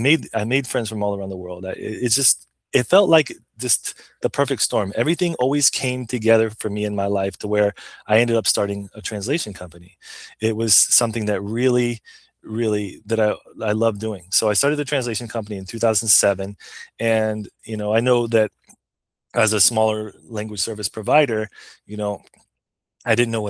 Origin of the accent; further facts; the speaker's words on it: Florida, United States; So I grew up in Florida. I grew up in a small town, but even in Florida, there's a diverse group of people.